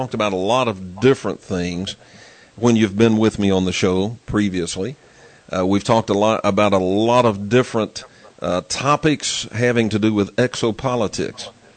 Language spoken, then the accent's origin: English; Dallas, Texas, United States; Because, you see, I grew up in Dallas, Texas.